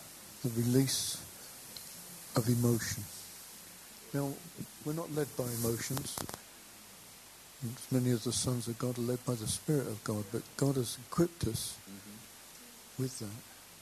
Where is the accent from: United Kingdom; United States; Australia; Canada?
United Kingdom; I know we're British and we've got stiff upper lip and all that sort of thing.